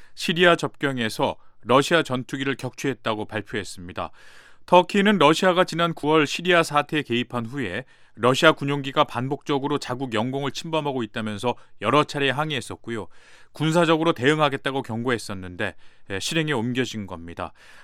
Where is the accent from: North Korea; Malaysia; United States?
Malaysia; Korean is a second language; 말레이시아에서 왔어요.